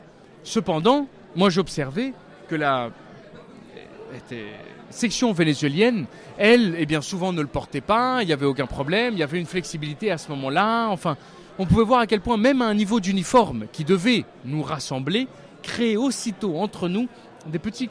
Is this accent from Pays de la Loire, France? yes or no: no; Paris, Île-de-France, France; born there; je suis né à Paris, en France, parce que mon père était un exilé chilien de la dictature de Augusto Pinochet et ma mère était une belle diplomate qui venait pour son premier destin à Paris en tant qu'attachée culturelle